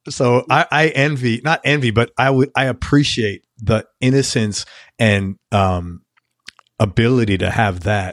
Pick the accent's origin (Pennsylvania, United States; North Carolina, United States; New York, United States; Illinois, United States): New York, United States; I'm the opposite because I grew up in New York, in the Bronx, the worst part of New York City.